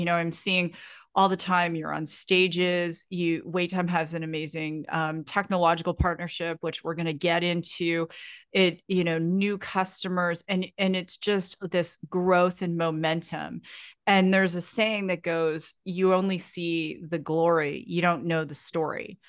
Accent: Ontario, Canada; I grew up in Ontario, Canada

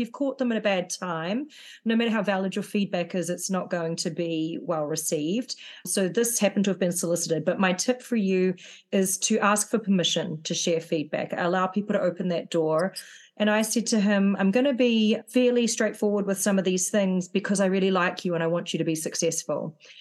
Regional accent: New Zealand; I'm from New Zealand and we're very direct.

